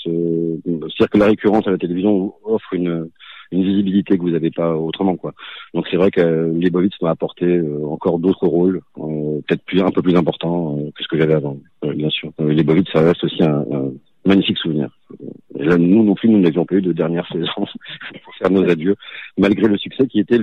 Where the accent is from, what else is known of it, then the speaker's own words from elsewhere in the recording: Toulouse, Occitanie, France; also born or lived in Nantes; Moi, je suis né à Nantes, mais j'ai grandi à Toulouse et ma maman habite Toulouse. Et ma mamie vivait à Albi jusqu'à il n'y a pas très longtemps. Voilà. Je suis effectivement de la région.